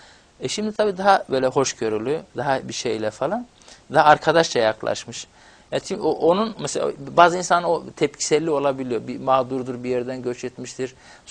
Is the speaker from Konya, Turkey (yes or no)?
no; Ağrı Province, Turkey; nerelisin, Ağrılıyım demiştim. Ondan sonra Kürt müsün demişti. Yani evet demiştim ama siyaseten Türk'üm dediğimde